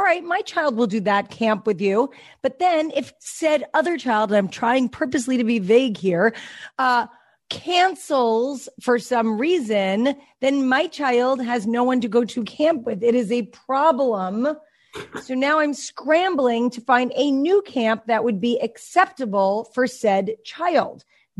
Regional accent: New York, United States; now in California, United States; which out here in California, where I grew up in New York, you'd go for the whole summer.

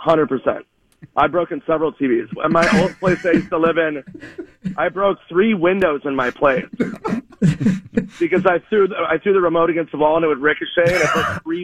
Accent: Minnesota, United States; I was like, no, I'm from Minnesota.

